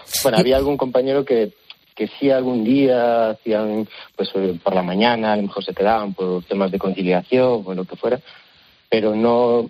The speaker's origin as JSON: {"language": "Spanish", "town": "Lugo", "region": "Galicia", "country": "Spain", "said": "yo soy de Lugo, yo siempre quise retornar, digamos, aquí a Galicia."}